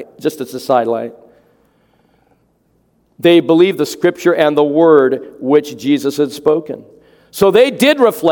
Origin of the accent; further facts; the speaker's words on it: Van Nuys, California, United States; I'm from Van Nuys, California. All right? That's that's part of the city.